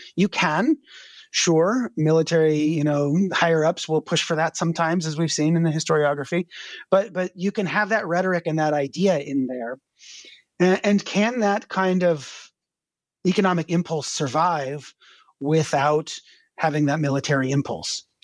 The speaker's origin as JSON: {"language": "English", "town": "Los Angeles", "region": "California", "country": "United States", "tie": "born or raised there", "said": "I mean, I grew up near LAX in Los Angeles, and you see all those companies right there."}